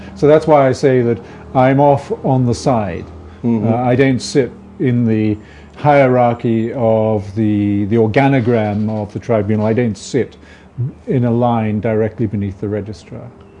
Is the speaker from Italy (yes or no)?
no; England, United Kingdom; From England.